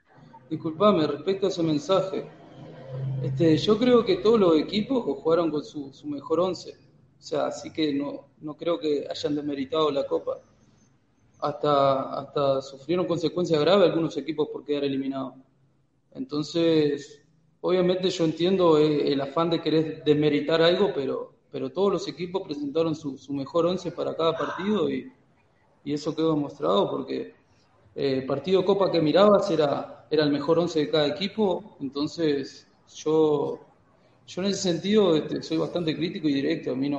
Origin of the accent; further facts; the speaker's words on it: Uruguay; estaba en un equipo que estaba luchando el ascenso en Uruguay, que aparte era el equipo de mi pueblo.